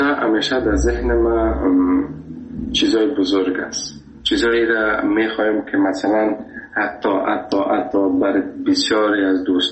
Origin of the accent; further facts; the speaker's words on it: Afghanistan; گفتم از افغانستان.